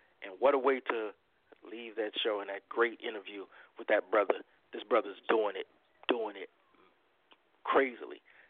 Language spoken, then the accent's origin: English; Chicago, Illinois, United States; it's really amazing to see a brother like you from Chicago representing my hometown and representing it lovely